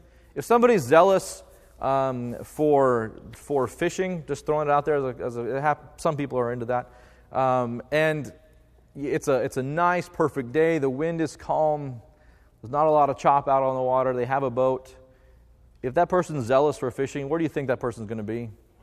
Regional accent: United States; well, I'm an American, I have rights.

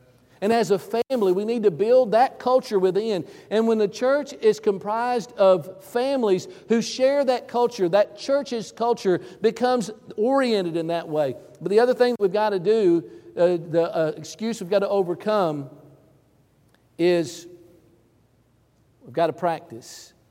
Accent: Georgia, United States; also born or lived in Denver, Colorado; I was raised in Georgia. This really happened there.

